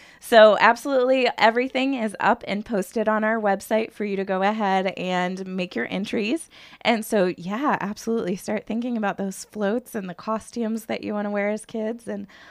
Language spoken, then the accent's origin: English; Illinois, United States; I grew up in Illinois with the Illinois State Fair, and sure, that was an exciting thing to go